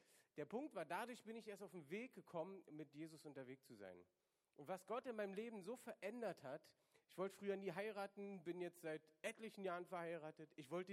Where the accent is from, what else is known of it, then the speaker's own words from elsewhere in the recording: East Berlin, Berlin, Germany; ich bin in Ostberlin aufgewachsen. Wir hatten keine christliche Familie